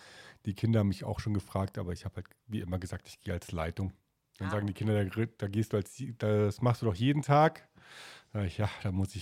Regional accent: Rhineland, Germany; ich komme halt aus dem Zentralrheinland, also für mich war das ja schon auch Kindheit

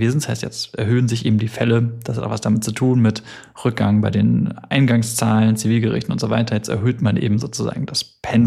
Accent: Hesse, Germany; wie man in meiner Heimat in Hesse sagt

